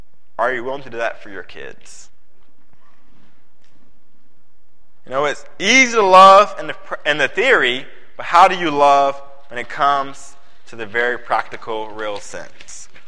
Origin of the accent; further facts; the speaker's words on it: Virginia, United States; moved away as an adult; now in Indianapolis, United States; You know, I grew up in Virginia, was there for all my life. I moved to Indiana in July with my wife to lead the Youth and Family Ministry in Indianapolis.